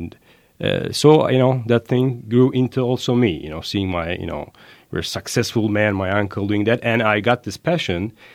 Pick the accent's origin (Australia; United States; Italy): Italy; I'm originally coming from Italy, as you know.